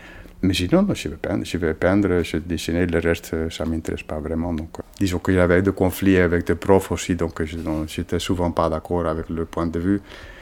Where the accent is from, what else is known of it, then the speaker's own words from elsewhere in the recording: Netherlands; also born or lived in Spain / United States; now in France; Et moi, j'ai grandi aux Pays-Bas parce qu'il travaillait là-bas. Et en fait, c'est toute ma scolarité, je l'ai passée... aux Pays-Bas. Après, j'ai voyagé, j'ai dû aller en Espagne, aux États-Unis et maintenant en France depuis pas mal d'années.